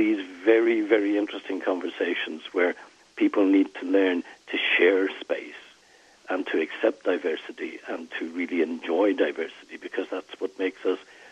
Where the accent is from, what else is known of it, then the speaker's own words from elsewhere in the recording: Northern Ireland, United Kingdom; born there; where I come from, I was born in Northern Ireland.